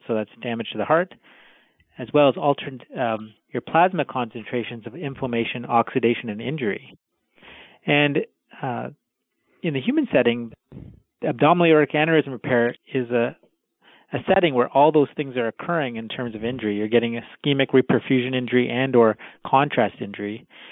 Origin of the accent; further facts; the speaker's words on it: Canada; born there; I was born in Canada, but my parents have an Indian background.